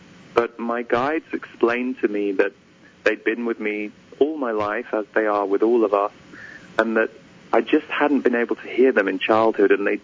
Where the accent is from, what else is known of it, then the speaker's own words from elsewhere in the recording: England, United Kingdom; born there; So I was born in England. I'm 44 now. And I was born into a very loving family, but not necessarily an overtly spiritual family.